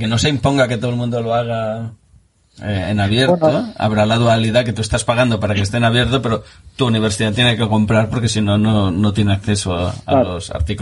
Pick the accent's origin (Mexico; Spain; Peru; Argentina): Spain; Catalonia; Como soy catalán, sí, diré aparte, que es catalán, ¿eh?